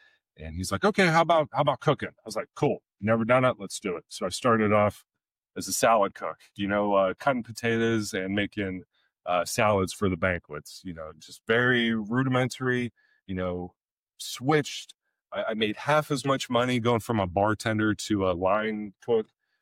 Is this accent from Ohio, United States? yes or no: yes; Marietta, Ohio, United States; Well, I grew up in Southern Ohio, in Marietta, Ohio, a very small town.